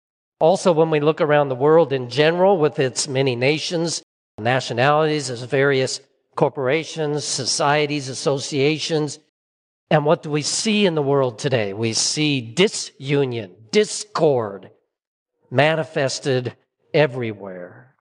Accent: Seattle, Washington, United States; we grew up on the Puget Sound in Seattle, and oftentimes it was rainy through the year

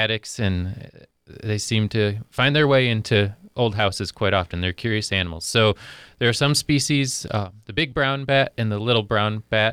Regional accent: Grand Rapids, Michigan, United States; Yeah, so when I was a kid, I grew up in Grand Rapids, downstate

